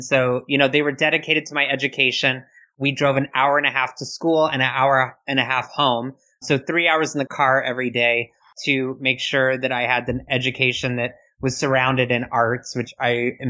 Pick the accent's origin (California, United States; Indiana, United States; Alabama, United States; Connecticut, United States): Indiana, United States; Bloomington; I grew up in Bloomington, Indiana. I was born in a university town, very, very small, literally on like the edge of a cornfield, basically.